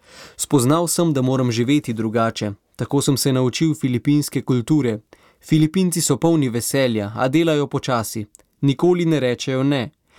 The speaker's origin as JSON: {"language": "Slovenian", "region": "Vojvodina", "country": "Serbia", "tie": "born or raised there", "first_language": "hu", "second_language": "Slovenian", "said": "Rojen sem v Vojvodini, v Bački, madžarskim staršem. Doma smo govorili samo madžarsko, obiskoval pa sem osnovno šolo v srbščini. Potem sem šel v malo semenišče, v Subotico. Tam je bil učni jezik hrvaščina."}